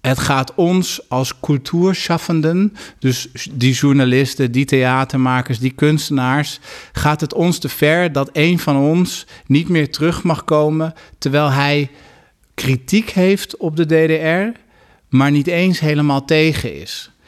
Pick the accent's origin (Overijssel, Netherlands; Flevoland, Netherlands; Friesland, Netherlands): Friesland, Netherlands; Leeuwarden; also born or lived in Groningen; now in Berlin, Germany; Ik ben geboren in Groningen, getogen in Leeuwarden en ik woon op dit moment in Berlijn.